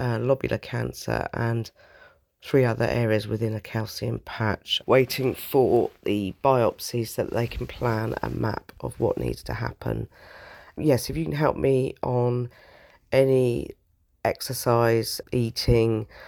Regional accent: Cranleigh, South East England, United Kingdom; I'm 47 from Cranley.

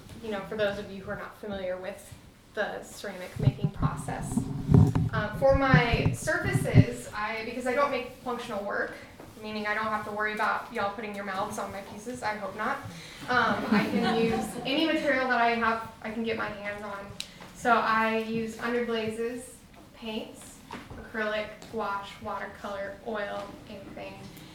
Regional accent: Anchorage, Alaska, United States; So I was born and raised here in Alaska from Anchorage originally, where I graduated with a BFA in 2018 from UAA.

